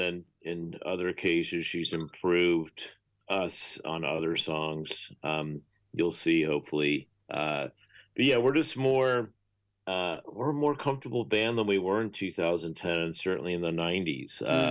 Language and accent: English; United States; Yeah, I mean, as an American, if you want to avoid, like, the perils of assault weapon ownership